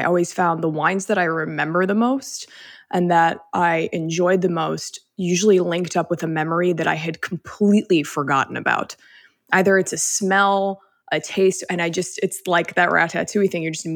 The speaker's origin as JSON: {"language": "English", "region": "Midwest", "country": "United States", "said": "I'm from the Midwest as well."}